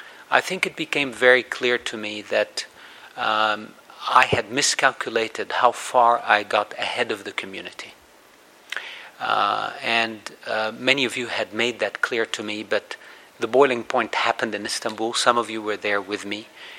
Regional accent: Los Angeles, California, United States; Good morning to all of you, to my hometown. It's good to be home. It's my first ICANN meeting where I get to go sleep in my bed, and it feels very good, really. It's very special. It's not always cloudy

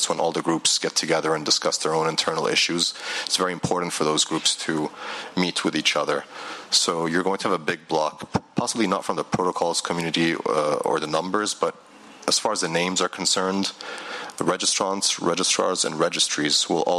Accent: Egypt; I'm from Egypt.

